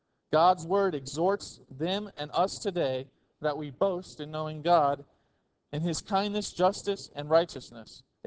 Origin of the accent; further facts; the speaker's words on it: Alaska, United States; now in Arizona, United States; I was raised in Alaska prior to being in Arizona